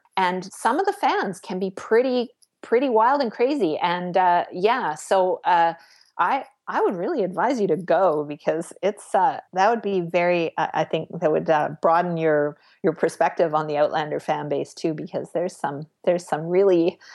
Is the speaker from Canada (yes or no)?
yes; Canada; I'm actually Canadian, but the assumption is whenever I'm anywhere that I'm American.